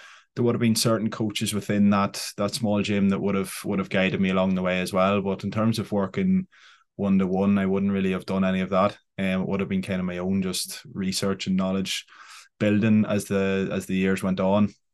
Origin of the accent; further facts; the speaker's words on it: Northern Ireland, United Kingdom; from County Fermanagh.